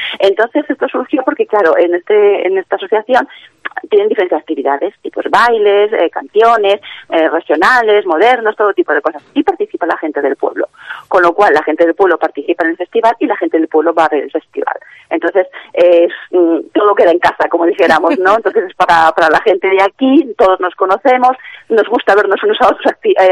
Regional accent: Zaragoza, Aragon, Spain; yo soy de Zaragoza, ya conocía a la Cáritas que trabajaba allí en mi parroquia

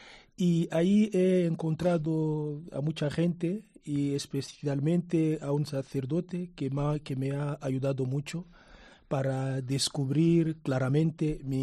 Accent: Lubumbashi, Haut-Katanga, DR Congo; born there; Spanish is a second language; Es una ciudad, la segunda ciudad de mi país, de Lubumbashi.

